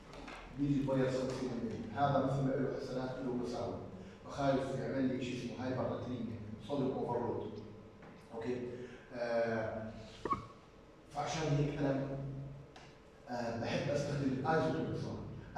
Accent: Jordan; الموجود عندنا بالاردن

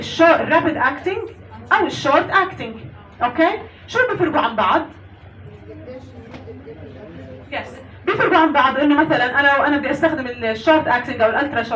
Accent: Jordan; انا مش متاكده انه موجود عندنا في الاردن لسه ما بعرف

